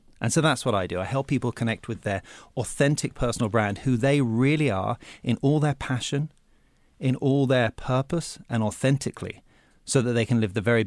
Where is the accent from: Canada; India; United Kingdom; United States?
United Kingdom; England; when I was growing up in England